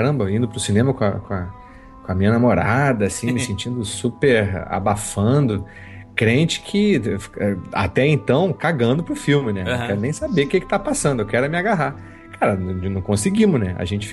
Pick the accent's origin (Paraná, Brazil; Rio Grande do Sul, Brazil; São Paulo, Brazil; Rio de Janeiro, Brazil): Rio de Janeiro, Brazil; Petrópolis; o cinema onde eu cresci vendo as coisas lá em Petrópolis, o Cine Petrópolis